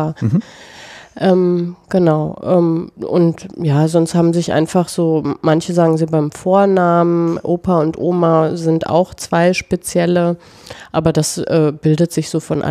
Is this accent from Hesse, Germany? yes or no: no; Bavaria, Germany; ich bin ja in Bayern groß geworden, da sind die Großeltern jetzt auch noch.